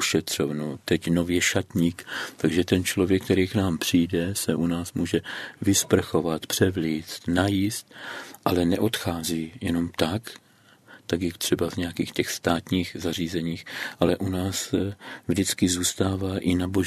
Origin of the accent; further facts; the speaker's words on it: Bučovice, South Moravian Region, Czechia; protože jsme z Bučovic, ale ty prostory máme tady v Brně